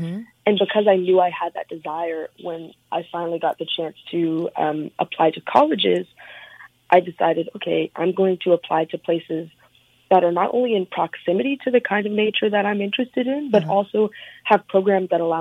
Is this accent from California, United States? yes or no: yes; Sacramento, California, United States; now in Monterey, United States; Yeah, so I grew up in Sacramento, California.